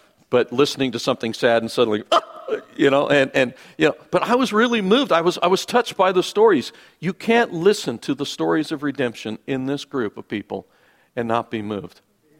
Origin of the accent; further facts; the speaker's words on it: United States; because I'm an American male